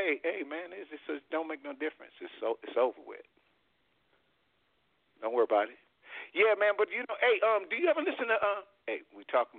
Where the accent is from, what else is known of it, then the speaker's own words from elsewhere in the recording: California, United States; you remember we grew up in Southern California, and you remember 1580 K-Day?